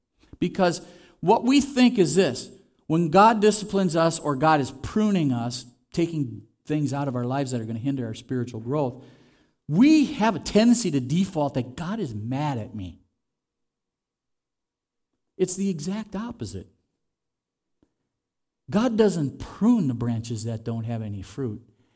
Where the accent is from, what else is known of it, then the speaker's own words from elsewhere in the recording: Luxembourg; when I was growing up in Luxembourg